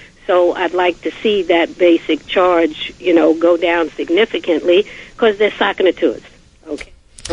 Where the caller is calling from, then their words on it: New York City, New York, United States; Yeah, I'm calling from the Bronx.